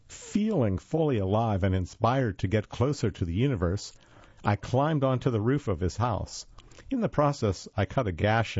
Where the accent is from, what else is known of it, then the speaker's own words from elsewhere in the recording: New Orleans, Louisiana, United States; I imagined New Orleans, my hometown, once the busiest slave market in the country